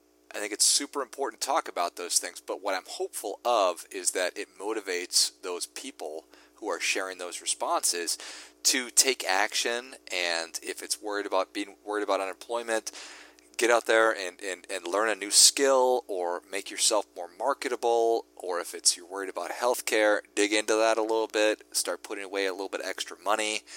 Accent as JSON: {"language": "English", "region": "Minnesota", "country": "United States", "tie": "born or raised there", "said": "It is my home state as well."}